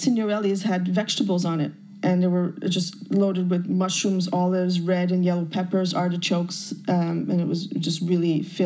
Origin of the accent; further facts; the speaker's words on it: Canada; I'm from Canada. It's the same hemisphere as Finland. So, and I tend, you know, we have long winters.